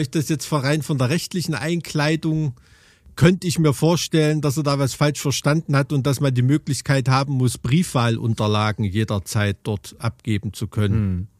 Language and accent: German; East Germany, Germany; selbst als Ostdeutscher